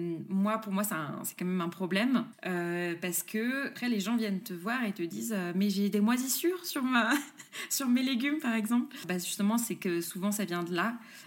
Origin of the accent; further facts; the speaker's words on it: Grand Est, France; Je suis alsacienne, donc je sais.